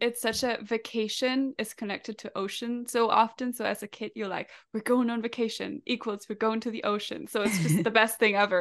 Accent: Germany; moved away; I am from Germany. I grew up in Germany. I only moved out here a year ago, so I was fully landlocked

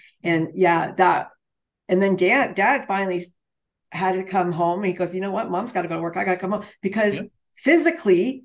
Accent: Canada; I'm a Canadian, I can tell them.

